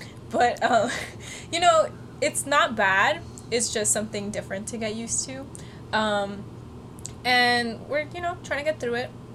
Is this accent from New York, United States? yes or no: yes; New York, United States; We're from Long Island, which is a very different place than here